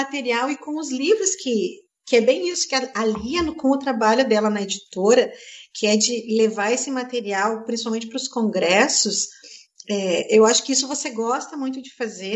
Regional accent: Paraná, Brazil; eu como paranaense

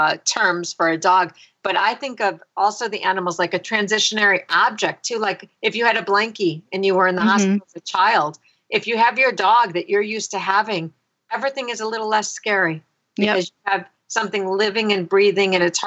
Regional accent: Chicago, Illinois, United States; since I'm from Chicago, Illinois, I pulled one from the Chicago Tribune.

